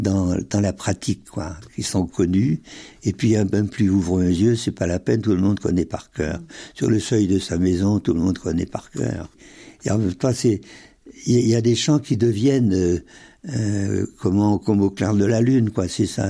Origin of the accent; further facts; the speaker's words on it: Brittany, France; Je suis, jusque dans le plus profond des tripes, je suis Breton et surtout Finistérien.